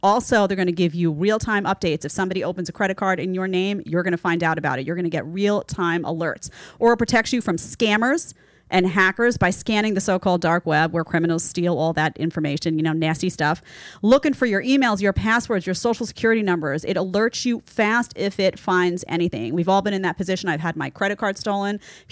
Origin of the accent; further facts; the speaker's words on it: New York, United States; accent: New York; now in Florida, United States; My New York accent has gotten stronger since I moved to Florida, and I don't understand why.